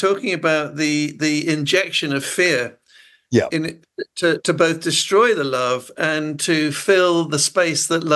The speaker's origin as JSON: {"language": "English", "town": "Wanaka", "region": "Otago", "country": "New Zealand", "said": "I was in Wanaka. I'm from Wanaka."}